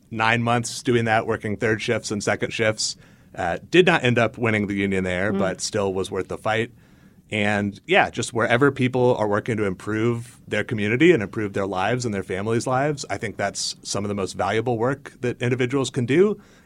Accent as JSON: {"language": "English", "region": "Indiana", "country": "United States", "tie": "born or raised there", "said": "I grew up in Indiana, and so Hamilton County district going blue seemed just way outside the realm of possibility."}